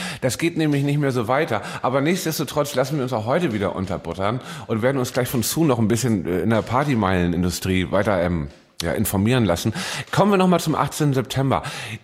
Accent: Hamburg, Germany; In meiner Heimatstadt Hamburg.

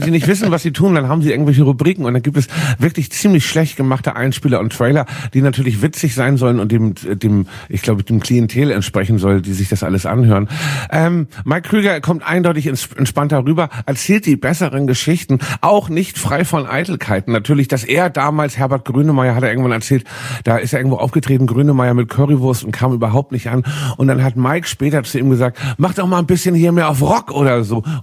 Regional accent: Hamburg, Germany; Weißt du, wo ich herkomme, in Hamburg.

